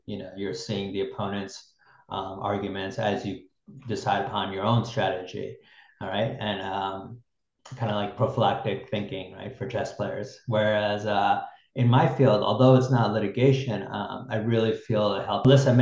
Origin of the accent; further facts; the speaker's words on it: Newington, Connecticut, United States; I grew up in Newington, Connecticut.